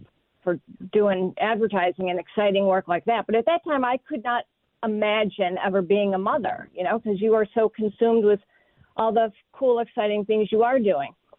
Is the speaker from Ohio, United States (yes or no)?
no; Webster, New York, United States; now in New York City, United States; I grew up in Webster, New York, and after college, I moved to New York City to work in advertising